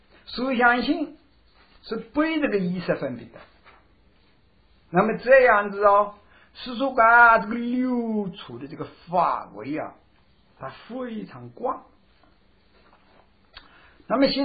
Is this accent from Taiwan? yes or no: no; China; 我们中国人实际上说过是沧海桑田哦